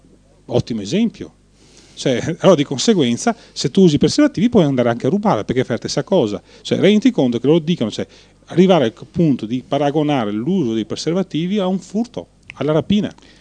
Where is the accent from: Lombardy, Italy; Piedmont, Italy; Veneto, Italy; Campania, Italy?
Veneto, Italy; Noi siamo dal Veneto